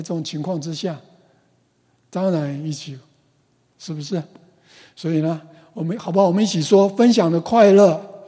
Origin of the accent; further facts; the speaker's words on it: China; 我们中国人也说啊，富不过三代，或者说呢，积善之家必有余庆。